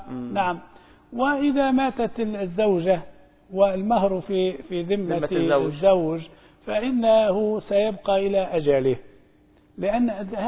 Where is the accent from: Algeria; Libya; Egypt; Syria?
Libya; لكن جرت العادة هنا في بلادنا ليبيا